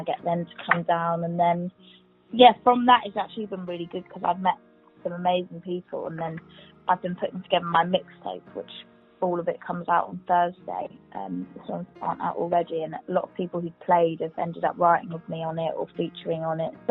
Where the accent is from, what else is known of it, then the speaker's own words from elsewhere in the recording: Brighton, South East England, United Kingdom; moved away as an adult; now in London, United Kingdom; It was kind of inspired by growing up in Brighton